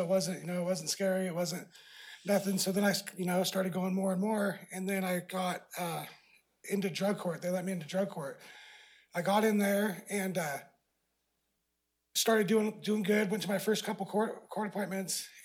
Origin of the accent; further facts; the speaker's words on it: Siletz, Oregon, United States; I grew up in Siletz my whole life.